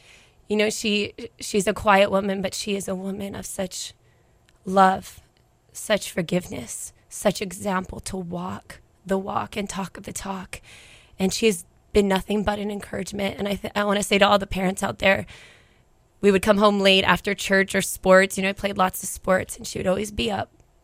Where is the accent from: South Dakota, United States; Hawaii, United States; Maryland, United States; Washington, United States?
Hawaii, United States; Kula; I was born and raised up in Kula in Maui, upcountry. My parents still live in the same cute little house they lived that I was born in. And grew up there